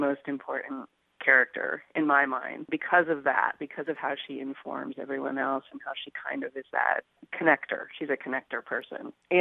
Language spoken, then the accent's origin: English; Fairbanks, Alaska, United States; born there; I was born in Fairbanks. My mom was born in Fairbanks, and my grandma was born right across the border.